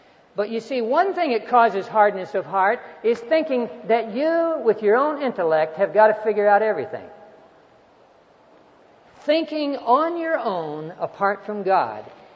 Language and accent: English; Dodsonville, Texas, United States; born there; the first Sunday after I was born in Dodsonville, Texas. But one thing that really gets me when I hear this statement, well, we Baptists don't do it that way.